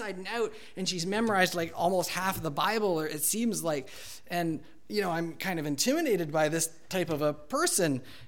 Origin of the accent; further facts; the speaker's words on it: Canada; Because being a Canadian is who I am first over being a student.